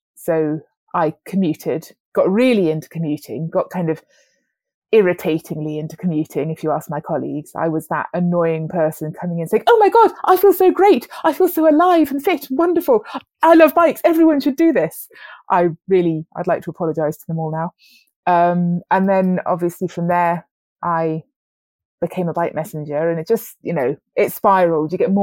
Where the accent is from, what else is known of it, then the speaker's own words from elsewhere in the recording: Wales, United Kingdom; I grew up in Wales and things like that.